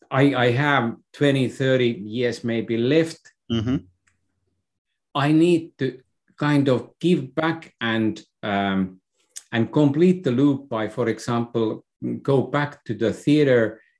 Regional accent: Finland; So me as a Finnish man, I was born in Finland during 60s, 50s, right after the Second World War. Mm-hmm. So I belong to a generation that was still brought up in a very rural setting.

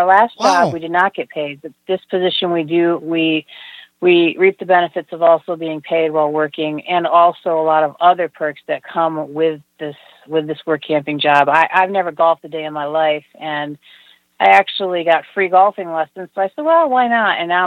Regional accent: Vermont, United States; Yeah, I grew up in Vermont, so to me, this is a second home.

